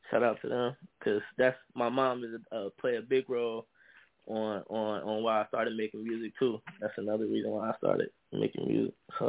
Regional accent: Chicago, Illinois, United States; I was from Chicago, moved to Minnesota.

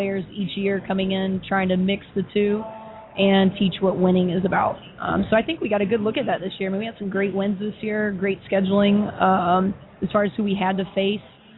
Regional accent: Louisville, Kentucky, United States; I'm from Kentucky. Louisville.

